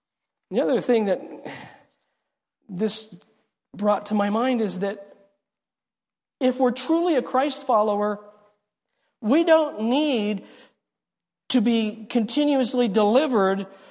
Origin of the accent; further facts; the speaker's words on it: United States; yeah, I'm an American.